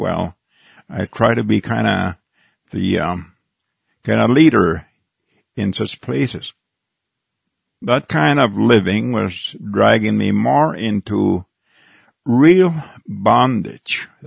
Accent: Goodfish Lake, Alberta, Canada; I'm from Goodfish Lake, Alberta, Canada. And I have been a Christian now for over 50 years.

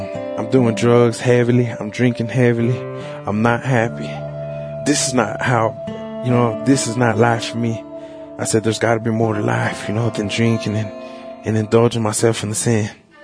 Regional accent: Dallas, Texas, United States; born there; I'm Muscogee Creek, and I was born in Dallas, Texas.

